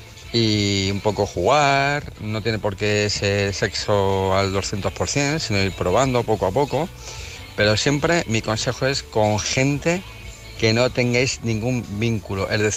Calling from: Almería, Andalusia, Spain; de Almería.

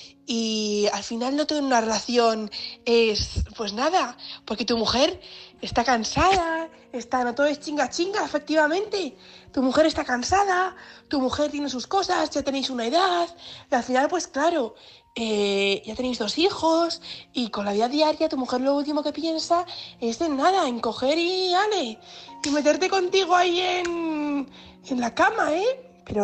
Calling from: Cáceres, Extremadura, Spain; de Cáceres.

